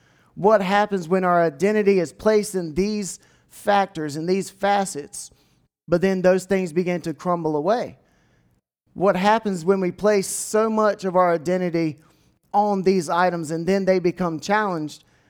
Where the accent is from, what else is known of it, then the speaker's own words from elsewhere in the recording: Edenton, North Carolina, United States; And the way that I talk is based on the fact that I grew up in Edenton, North Carolina, and I sound like an Edentonian.